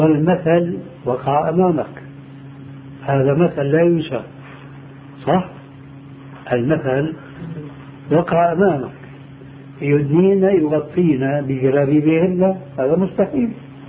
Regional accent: Syria; انا عارف انه عندنا في الشام مثل يقول كثرة الشذ بيرخي

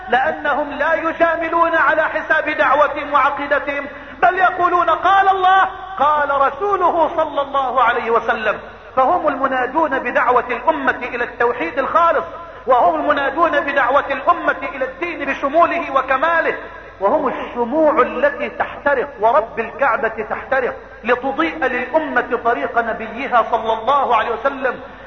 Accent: Egypt; بلدنا مصر

